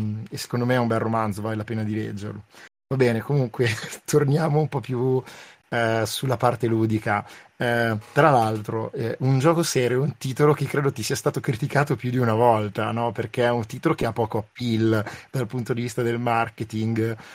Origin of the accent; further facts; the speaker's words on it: Campania, Italy; beh, in quanto campano, almeno in parte, ho un background